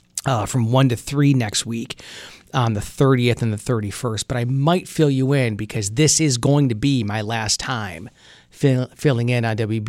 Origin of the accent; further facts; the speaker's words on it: Buffalo, New York, United States; Again, I grew up in extreme poverty on the east side of Buffalo. We grew up in Steuben Alley at the corner of William and Fillmore, right in between William and Fillmore and Clinton and Fillmore.